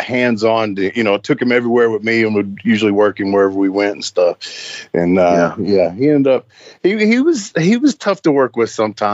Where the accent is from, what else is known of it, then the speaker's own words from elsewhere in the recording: Nashville, Tennessee, United States; But I wrestled the Gaylord and the Municipal and the fairgrounds all in my hometown of Nashville.